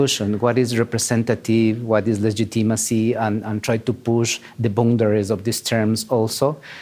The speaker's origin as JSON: {"language": "English", "country": "Ecuador", "second_language": "English", "said": "I come from Ecuador in any way. I consider to me an Andean habitant."}